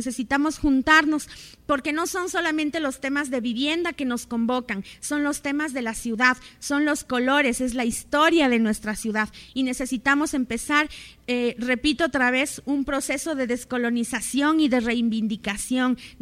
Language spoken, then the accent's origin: Spanish; Ecuador; Y eso nos involucra a todos y a todas como ciudadanos ecuatorianos y del mundo.